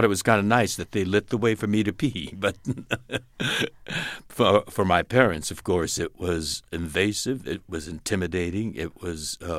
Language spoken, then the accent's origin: English; United States; I grew up imprisoned in American barbed wire prison camps simply because Japanese Americans, American citizens of Japanese ancestry, happened to look like the people that bombed Pearl Harbor.